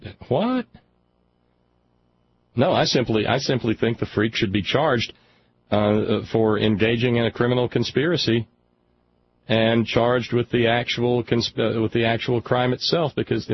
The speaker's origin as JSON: {"language": "English", "region": "the South", "country": "United States", "said": "The same thing may happen to me. I'm a Southerner, too. I ate the same diet."}